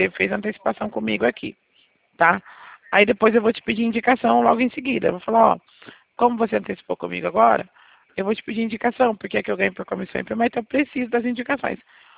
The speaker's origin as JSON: {"language": "Portuguese", "town": "Ribeirão Preto", "region": "São Paulo", "country": "Brazil", "said": "nós somos aqui da região de Ribeirão Preto também."}